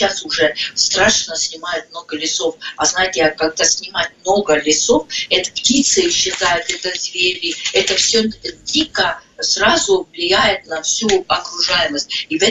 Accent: Estonia; Вот если это все вместе, тогда мы чувствуем, что мы эстонцы.

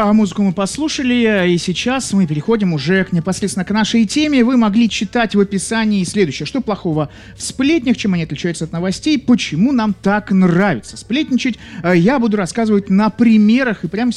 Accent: Saint Petersburg, Russia; я из Санкт-Петербурга.

